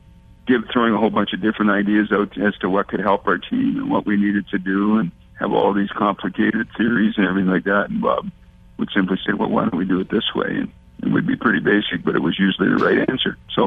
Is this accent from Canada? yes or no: yes; Manitoba, Canada; Well, I think growing up in Manitoba, you always identify with hockey in the province